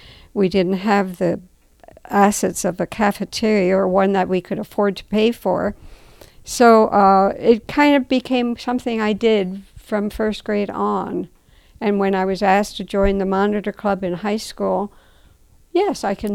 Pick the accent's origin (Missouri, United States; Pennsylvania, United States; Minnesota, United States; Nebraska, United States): Pennsylvania, United States; Emmaus; we could support our school and say, I'm from Emmaus, and we were very proud to be from Emmaus.